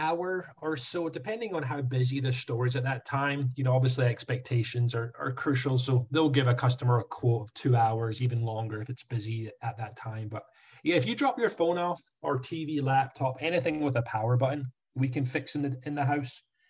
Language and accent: English; Scotland, United Kingdom; moved away as an adult; now in Orlando, United States; I moved over from Scotland 5 years ago. My beautiful wife is American, got a baby girl. We are in Orlando, Florida. Love living in the US. It's an incredible country in terms of just diversity, culture, definitely different to Scotland where I grew up.